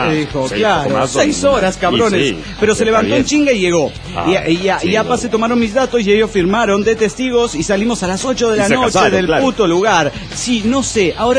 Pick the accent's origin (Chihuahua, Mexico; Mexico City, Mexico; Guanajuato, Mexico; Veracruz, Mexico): Veracruz, Mexico; Minatitlán; born there; tuvo que ir mi madre al registro civil de donde yo nací, Minatitlán, en Veracruz, que está como a 2 horas de donde vivo